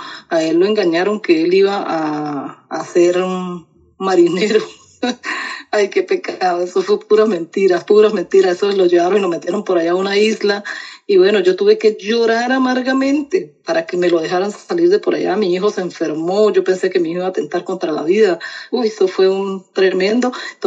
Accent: Venezuela; moved away as an adult; now in Costa Rica; todo empieza, la situación en mi país, Venezuela, cada día se tornaba mucho más difícil

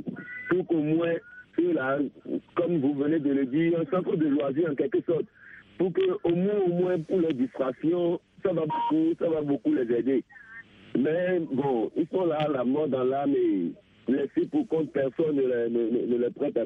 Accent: Benin; souvent ici en Afrique ou chez nous au Bénin

